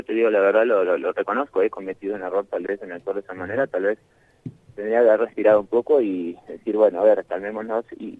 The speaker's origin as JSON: {"language": "Spanish", "country": "Argentina", "lives_now": "Bolivia", "said": "soy argentino, pero vivo en Bolivia"}